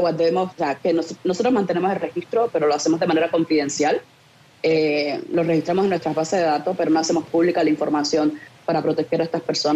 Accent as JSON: {"language": "Spanish", "country": "Cuba", "said": "para nosotros como cubanos"}